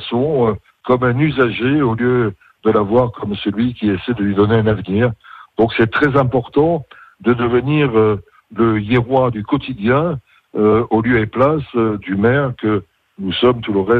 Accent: Marseille, Provence-Alpes-Côte d'Azur, France; Ah oui, je suis natif de Marseille, une ville magnifique

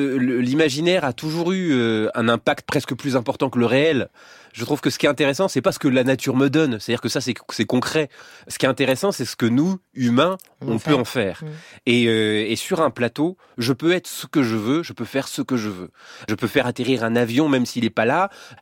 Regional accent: Nancy, Grand Est, France; Et donc, moi, voilà, je suis de Nancy, mais c'est quand même pas tant à l'Est que ça, quoi.

